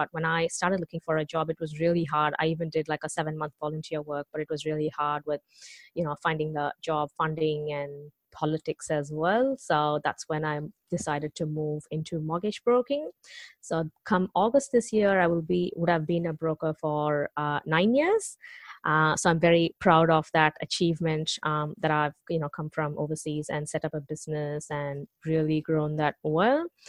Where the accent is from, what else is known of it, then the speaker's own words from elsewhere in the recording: India; moved away as an adult; now in Australia; Okay, so I have been in Australia for 13 years. I come from India.